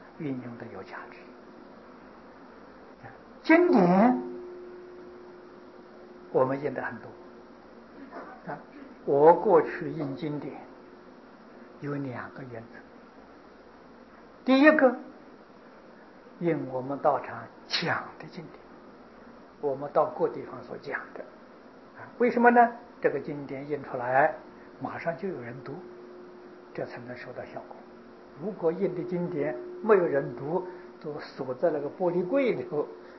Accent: Taiwan; 现在我们台湾人的富裕啊，在全世界人都知道啊。

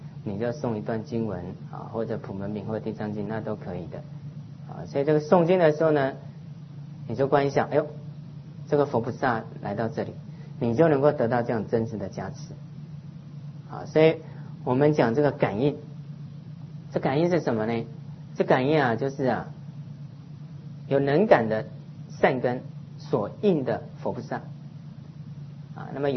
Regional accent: China; 因为西藏人他们那个 Home 不是这样写的，我们中国人才是写那个牛字嘛

